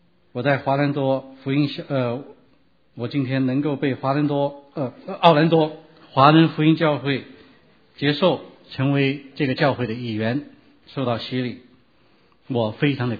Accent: China; now in United States; 我们这些来自中国大陆的人

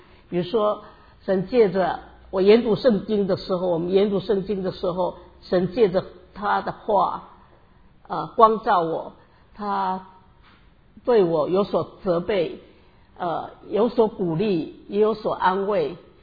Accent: Taiwan; 我是台湾人，所以我们的结婚呢，我们说我们两岸已经统一了，在我们家是。

